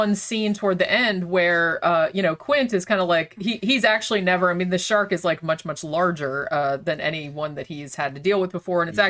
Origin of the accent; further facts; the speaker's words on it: Daytona Beach, Florida, United States; I grew up in Daytona Beach, right on the Atlantic Ocean.